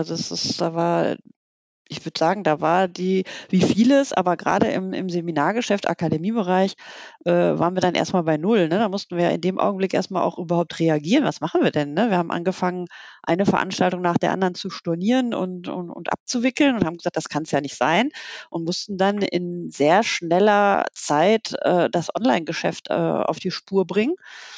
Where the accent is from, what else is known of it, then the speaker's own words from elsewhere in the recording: Wattenscheid, North Rhine-Westphalia, Germany; weil ich bin gebürtige Ruhrpottlerin. Ich komme aus Wattenscheid.